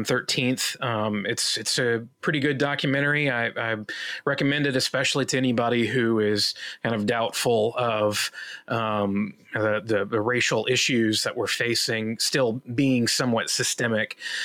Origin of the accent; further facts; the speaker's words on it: Georgia, United States; my heart just broke for my home state and for his family